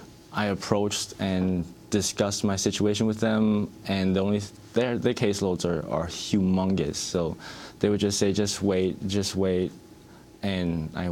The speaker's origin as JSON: {"language": "English", "town": "Brooklyn", "region": "New York", "country": "United States", "tie": "born or raised there", "said": "But I was raised in Brooklyn. And everything I know is Brooklyn."}